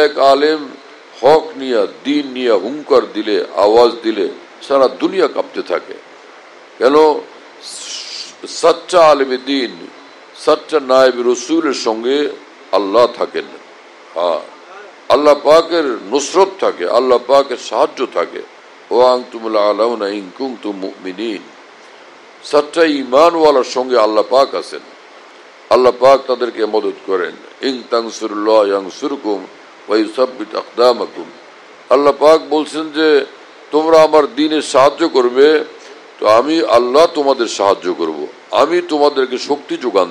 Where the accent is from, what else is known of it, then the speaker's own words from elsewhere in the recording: Bhola, Barisal Division, Bangladesh; আমার বাড়ি ভোলাতে, আমাদের বাড়ির কাছে এক মাদ্রাসা হলো কিভাবে, বহু বছর আগে দেখলাম যে একটা বাড়ির থেকে বের হওয়ার রাস্তায়